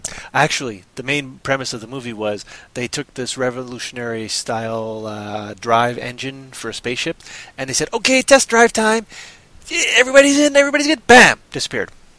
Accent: Canada; A lot of people, especially in Canada, we say, oh, that's a Canadian movie.

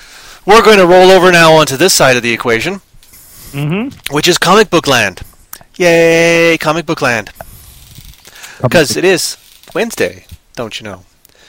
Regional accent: Canada; of course I've used kilometers. I'm Canadian.

